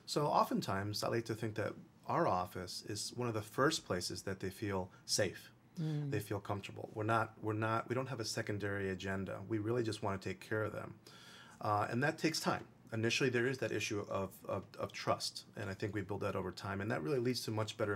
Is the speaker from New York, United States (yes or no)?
yes; Queens, New York, United States; also born or lived in Colombia; to the States when I was quite young, Queens, New York, when I was four. So I was schooled in the U.S. But I'm actually born from Colombia and still have a lot of family there.